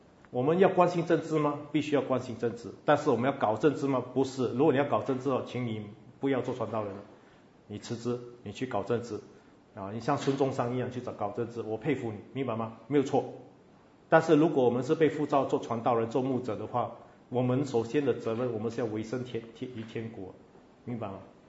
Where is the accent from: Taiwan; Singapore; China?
Singapore; 所以我们新加坡人就比较乖顺一点点